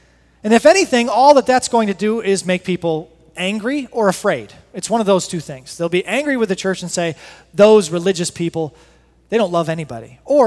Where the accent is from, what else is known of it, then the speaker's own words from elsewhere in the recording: East Grand Rapids, Michigan, United States; A couple miles from one of the houses where I grew up there in East Grand Rapids.